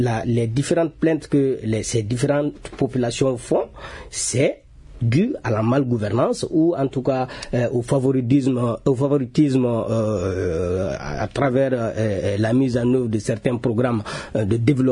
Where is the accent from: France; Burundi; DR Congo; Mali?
Mali; Mopti; ce qui sûr chez moi à Mopti, à 2 km derrière le fleuve jusqu'à Ténégou